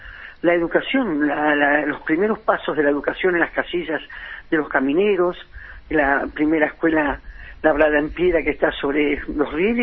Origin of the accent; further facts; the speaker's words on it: Santa Cruz, Argentina; de la memoria y del sentido de pertenencia como santacruceño y si se quiere como argentino